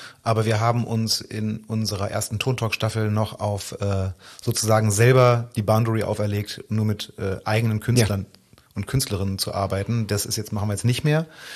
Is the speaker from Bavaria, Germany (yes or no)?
no; Braunschweig, Lower Saxony, Germany; aus meiner Heimatstadt Braunschweig.